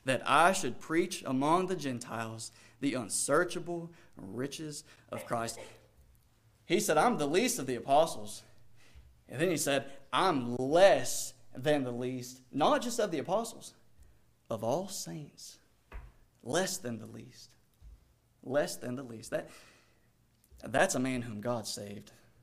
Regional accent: Danville, Kentucky, United States; I'm from Danville, Kentucky. Small little town.

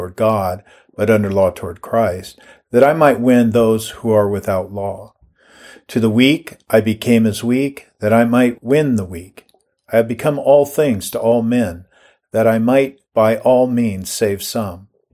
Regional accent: Everett, United States; I was witnessing in my hometown, downtown Everett

